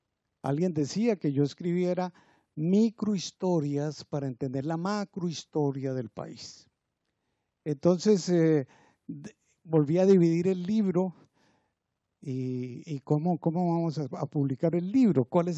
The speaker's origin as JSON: {"language": "Spanish", "town": "Líbano", "region": "Tolima", "country": "Colombia", "tie": "born or raised there", "said": "que caminaban por el parque de mi pueblo, el Líbano"}